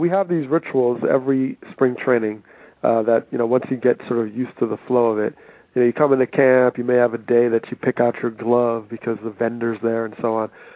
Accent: Teaneck, New Jersey, United States; growing up in Teaneck, New Jersey, which was committed to diversity and integration and harmony, was that, yes, you're from this walk of life, African American in my case

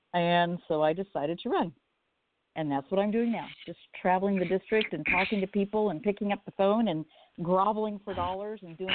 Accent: New Jersey, United States; born there; But I was actually born in New Jersey. My parents were born and raised in the Bridgeton, New Jersey area.

